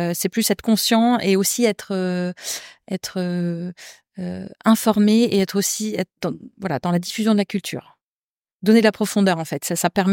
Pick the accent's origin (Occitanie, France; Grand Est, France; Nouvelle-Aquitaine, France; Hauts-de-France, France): Nouvelle-Aquitaine, France; Bordeaux; moi par exemple je suis locale de Bordeaux